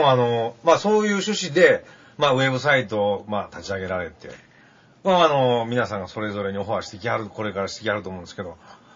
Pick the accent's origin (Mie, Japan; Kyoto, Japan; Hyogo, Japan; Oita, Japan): Kyoto, Japan; まあ、僕も、まあ、京都生まれの田舎育ちですけど、まあもう大体京都ですよね